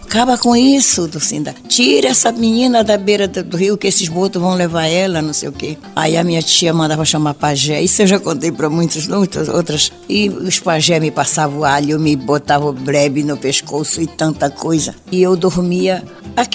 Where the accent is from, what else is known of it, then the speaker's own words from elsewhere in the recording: Igarapé-Mirim, Pará, Brazil; Eu ia dizer, vim de Garapé-Mirim pra cantar aqui em Belém.